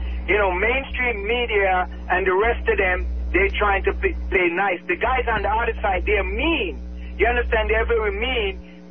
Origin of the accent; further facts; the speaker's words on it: Atlanta, Georgia, United States; You know, I'm from Atlanta.